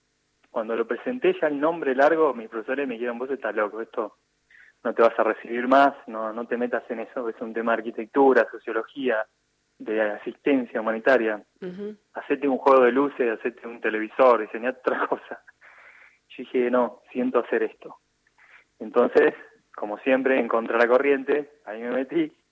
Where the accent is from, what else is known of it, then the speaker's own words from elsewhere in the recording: Argentina; a los 23, 24 años, dije, esto no es por acá, necesito estar en mi país, necesito ayudar, necesito hacer algo, y quería estar con mi familia. Así que dejé todo y me volví a Argentina